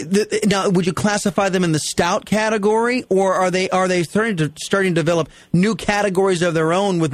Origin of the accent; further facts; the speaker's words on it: San Diego, California, United States; It's out there in Escondido, California. It's a suburb of San Diego, my hometown.